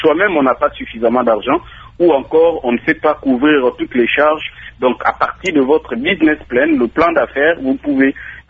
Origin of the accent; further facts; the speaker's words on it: DR Congo; on a été par exemple chez nous en RDC